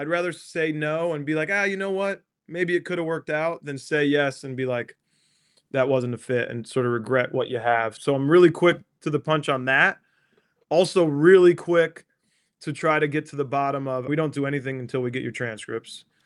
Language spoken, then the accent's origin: English; New Jersey, United States; I'm from New Jersey.